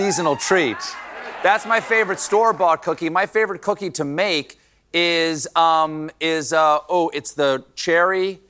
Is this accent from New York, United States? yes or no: no; South Carolina, United States; I'm from South Carolina, and we have a little place down there